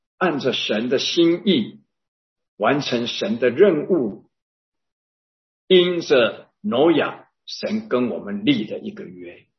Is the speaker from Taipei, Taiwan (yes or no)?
yes; Taipei, Taiwan; moved away as an adult; 我离开台北，那是从来没有想到的。我在那边出生，在那边长大，在那边受教育工作也在那里，突然我就必须要离开